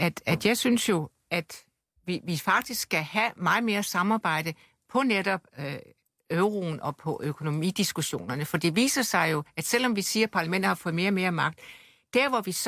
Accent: Region of Southern Denmark, Denmark; jeg var venstremand, jeg var fynbo, jeg var dansker, jeg var europæer.

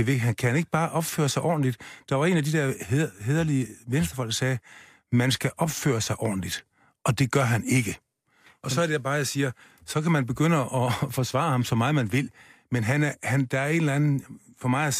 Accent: Region of Southern Denmark, Denmark; hederlige venstrefolk fra Fyn, hvor jeg kommer fra

